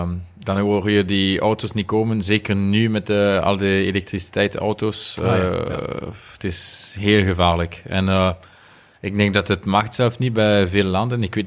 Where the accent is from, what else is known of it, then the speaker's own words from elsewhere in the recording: Wallonia, Belgium; Omdat ik ben van Remouchon en de rivier Amblève noemt ze. Is daar.